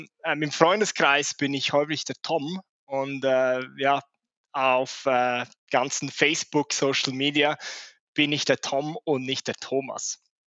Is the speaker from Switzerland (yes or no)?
yes; Chur, Graubünden, Switzerland; der erste Schritt war schon mal aus Chur, meiner Heimatstadt, rauszugehen.